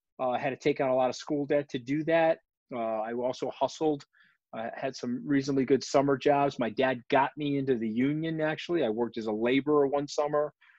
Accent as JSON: {"language": "English", "town": "Port Washington", "region": "New York", "country": "United States", "tie": "born or raised there", "said": "I grew up in Port Washington. I think the first thing about my story is a lot of luck involved. So Port Washington is a very rich neighborhood on the coast."}